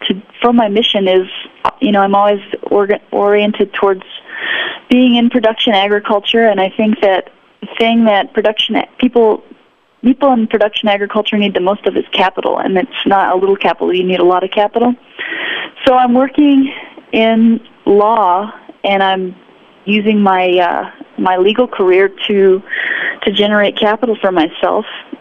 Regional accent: Wyoming, United States; now in New Mexico, United States; Well, I'm in New Mexico and I'm learning all kinds of things down in New Mexico. You know, I'm from Wyoming, but I came down here to learn about things from Mark Schutz, actually.

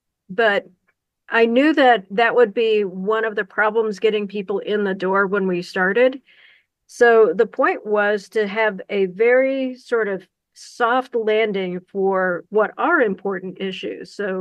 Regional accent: Missouri, United States; the caves that I used to explore whenever I was little, growing up in the Ozarks of Missouri.

